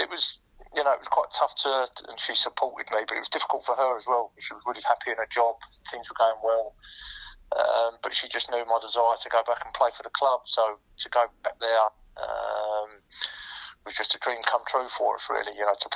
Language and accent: English; Southend-on-Sea, East of England, United Kingdom; also born or lived in London; My family's all from the east end of London, and then my mum and dad. So we moved down to Southend when I was young. So I was brought up in Southend. That's where, you know, I classed my family home, and that's where I went to school and grew up, really.